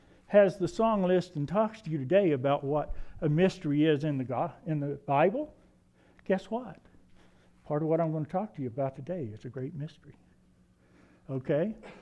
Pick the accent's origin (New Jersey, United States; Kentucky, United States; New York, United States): Kentucky, United States; also born or lived in West Virginia; I'm from Kentucky and West Virginia. Yelling up the holler.